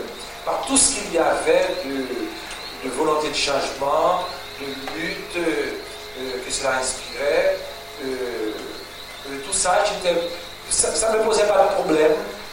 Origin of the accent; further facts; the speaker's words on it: Haiti; je ne vais pas découvrir à Paris que je suis haïtien